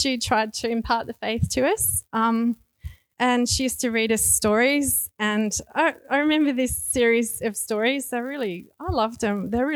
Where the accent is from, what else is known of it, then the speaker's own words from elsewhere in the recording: Melbourne, Victoria, Australia; born there; my background is I was born in Melbourne and my dad was a jazz musician and my mum was a nurse. And dad had been brought up a Catholic, but a very reluctant, not very excited Catholic.